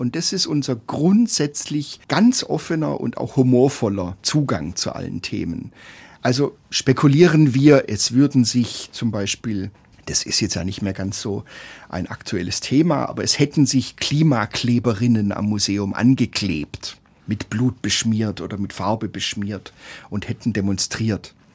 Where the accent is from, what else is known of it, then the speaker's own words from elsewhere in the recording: Baden-Württemberg, Germany; und das ist in der Fastenzeit und als Schwabe, das ist natürlich das Allerwichtigste